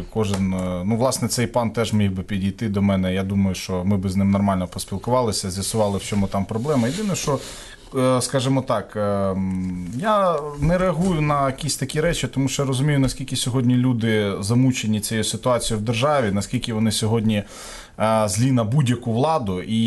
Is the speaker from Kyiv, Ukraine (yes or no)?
yes; Kyiv, Ukraine; Я, наприклад, киянин, от я можу сказати, як киянин.